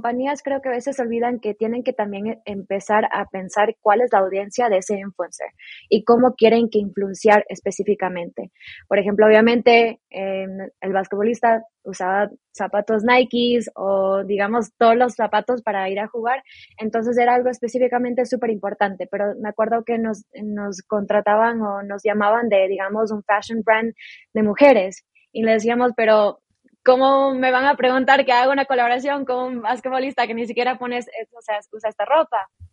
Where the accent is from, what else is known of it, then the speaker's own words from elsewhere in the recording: Ecuador; also born or lived in Miami; now in Prague, Czech Republic; Y ahora vivo en Praga, antes vivía en Miami. Soy originalmente de Ecuador, pero sí, ahora ya tengo 2 años viviendo en Praga